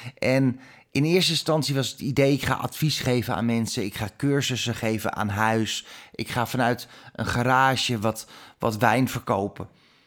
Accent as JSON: {"language": "Dutch", "town": "Huizen", "region": "North Holland", "country": "Netherlands", "tie": "born or raised there", "said": "Een heel erg leuk klein mini-pandje in het oude dorp van Huizen. Het dorp waar ik opgegroeid ben, waar ik op school heb gezeten"}